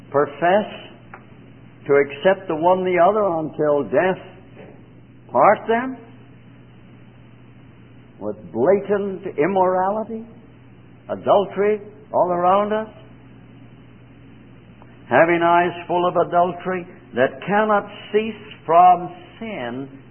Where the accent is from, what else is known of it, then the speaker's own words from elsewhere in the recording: Canada; They're here. They're in my home country. A couple of years ago, they kidnapped not a member of parliament, but actually a member of the cabinet of Canada, and they killed him.